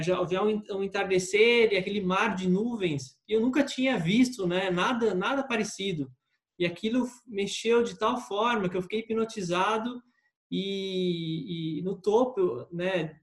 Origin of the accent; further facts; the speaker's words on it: São Paulo, Brazil; now in Novo Hamburgo, Brazil; eu nasci e cresci em São Paulo, né, na capital. Atualmente estou morando no Rio Grande do Sul, em Novo Hamburgo, com minha esposa, a família dela é daqui.